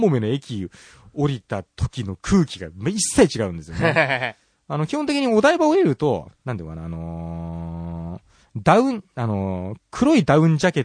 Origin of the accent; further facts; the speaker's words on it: Tokyo, Japan; なんかね、俺東京人なのに発想が田舎もんだよね。